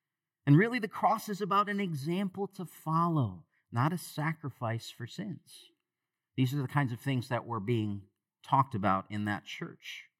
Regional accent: Michigan, United States; I can think of the church that I grew up in Michigan in the 80s that was preaching the gospel faithfully.

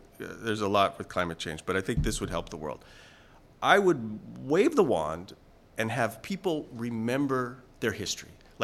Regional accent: United States; tout the U.S. because I'm American

